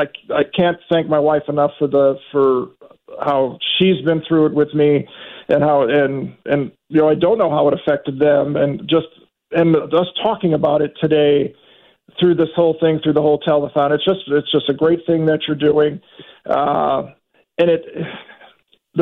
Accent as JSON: {"language": "English", "town": "Hammond", "region": "Indiana", "country": "United States", "lives_now": "Quad Cities, United States", "said": "I'm originally from Hammond, Indiana, but now I live in the Quad Cities."}